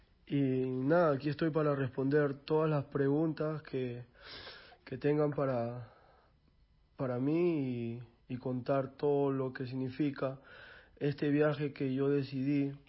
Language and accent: Spanish; Lima, Peru; moved away as an adult; now in New York, United States; Yo soy procedente de Perú, de Lima. Terminé el bachillerato o la secundaria, como se dice en Perú.